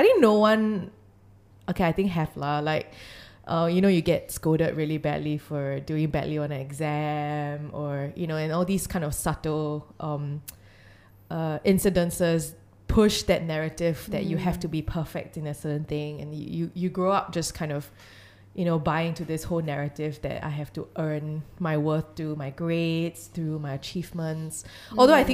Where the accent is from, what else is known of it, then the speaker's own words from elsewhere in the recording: Singapore; growing up in Singapore, there is a bit of a disdain for mistakes and weakness, and we tend to really be pretty perfectionistic in our society.